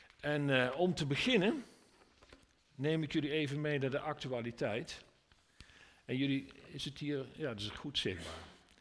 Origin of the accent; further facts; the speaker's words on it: Veldhoven, North Brabant, Netherlands; also born or lived in Geldrop; ik kom uit Veldhoven, ben geboren in Gelderop.